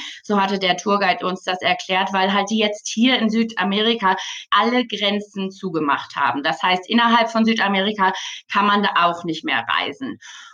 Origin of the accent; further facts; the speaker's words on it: Germany; Also das bin ich aus Deutschland, dann mein Freund aus Irland.